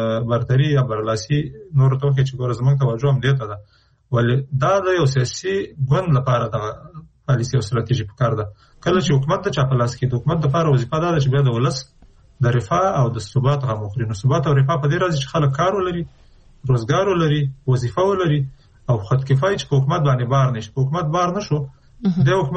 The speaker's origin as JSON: {"language": "Pashto", "country": "Afghanistan", "said": "نو چون موږ د افغانستان خلک یو، د افغانستان په هر فرد که هغه نظام کې که بیرون د نظام یې موږ پې مکلفیت لرو"}